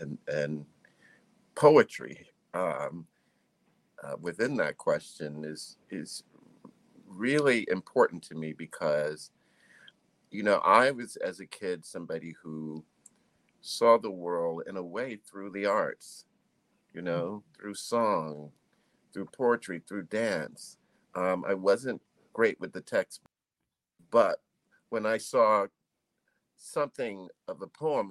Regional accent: Miami, Florida, United States; growing up in Miami, in a small neighborhood called Liberty City, in going to the theater, seeing Revelations

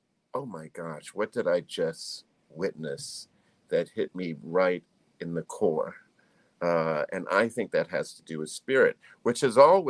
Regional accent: Miami, Florida, United States; growing up in Miami, in a small neighborhood called Liberty City, in going to the theater, seeing Revelations

